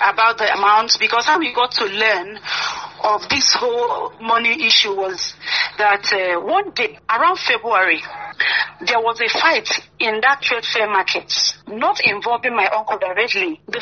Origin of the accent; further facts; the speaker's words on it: Anambra, Nigeria; As you already know, I'm from Anambra State.